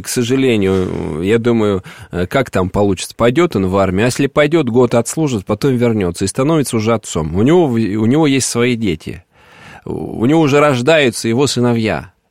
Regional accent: Moscow, Russia; вот я и сам москвич, в общем-то.

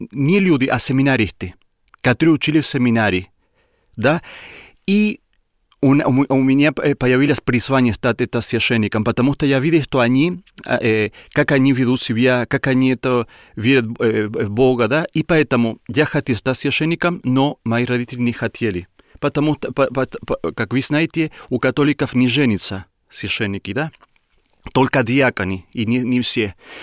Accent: Argentina; born there; Russian is a second language; я родился в Аргентине, в деревне. И я родился в семье, которые все были крещены

